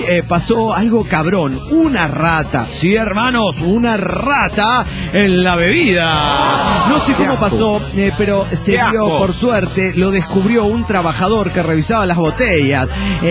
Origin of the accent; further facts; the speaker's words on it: Cochabamba, Bolivia; de Cochabamba, Bolivia.